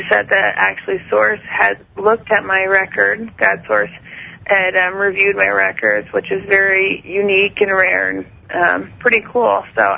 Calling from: South Dakota, United States; South Dakota, actually.

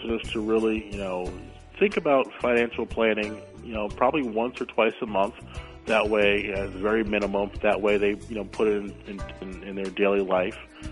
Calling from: New Rochelle, New York, United States; I'm actually calling from New Rochelle, New York.

